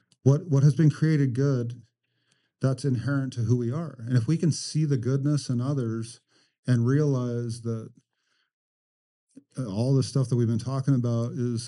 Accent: Klamath Falls, Oregon, United States; And I grew up in Klamath Falls, which is in Southern Oregon.

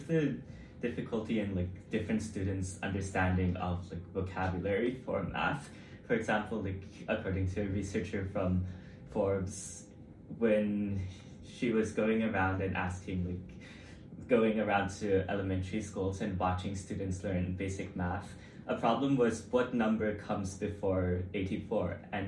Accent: Singapore; first language Mandarin; English is a second language; also born or lived in China; I went to Singapore at the age of 5, and before my native language was Mandarin

